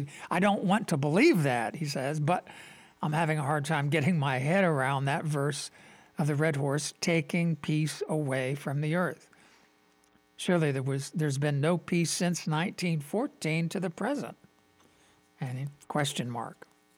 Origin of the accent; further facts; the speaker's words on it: United States; Americans, I'm an American, so that's my perspective.